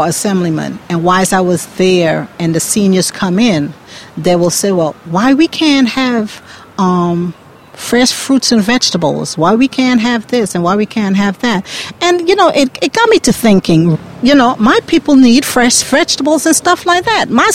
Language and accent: English; Aruba; Originally, yes, I'm from Aruba. That's my home. It's a Dutch island. And we had, our home is on an acre.